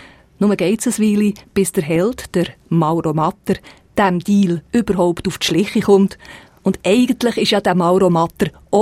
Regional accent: Bern, Switzerland; Und das macht für mich als Bernerin auch das Buch so reizvoll, dass man so viele Lokalitäten kennt

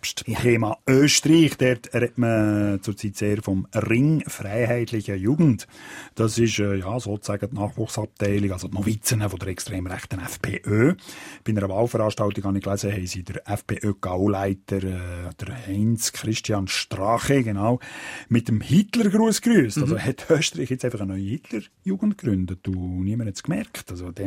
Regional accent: Switzerland; ich bin ja erwachsen, ich bin Schweizer.

